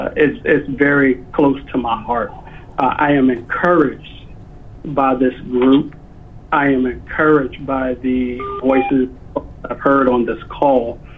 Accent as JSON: {"language": "English", "region": "Virginia", "country": "United States", "tie": "born or raised there", "also_born_or_lived": "Washington, D.C.", "lives_now": "Dana Point, United States", "said": "I live here by the Dana Point Harbor, and I can go several days without seeing, other than going to church, without seeing someone who looks like me. I come from the East Coast, born and raised in Virginia, and moved here from Washington, D.C."}